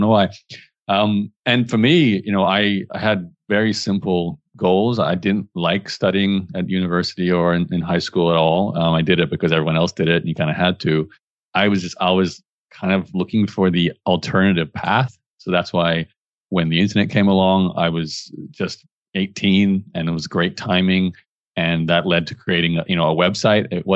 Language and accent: English; Australia; born there; accent: Canadian; But I was born in Australia and I have this Canadian accent. So I've always felt part Canadian, part Australian, and not really fit into either one 100%.